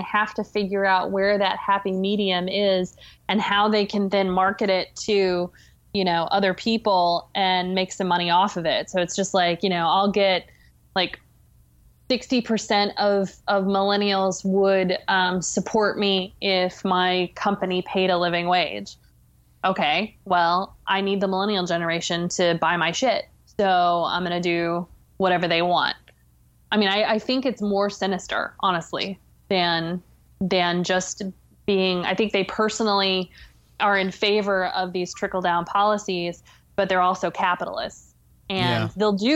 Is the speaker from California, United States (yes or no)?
no; Oklahoma, United States; And I go home a lot. Like I'm from Oklahoma and, it's a scary place.